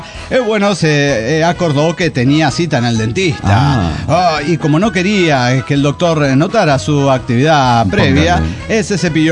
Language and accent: Spanish; Lima, Peru; Hola, ¿qué tal, amigos? … de Lima, Perú.